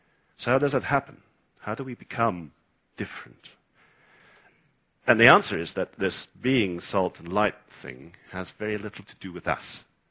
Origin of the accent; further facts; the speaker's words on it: South Africa; Now, I come from South Africa.